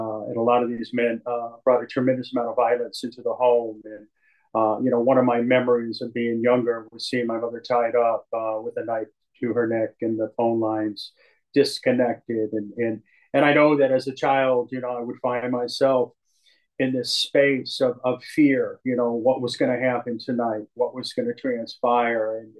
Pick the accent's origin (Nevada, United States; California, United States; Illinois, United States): California, United States; Oakland; I grew up on welfare in Oakland, California, and with a single mother. My parents had divorced, and we got in her little Volkswagen and cruised across the country to Oakland and San Francisco.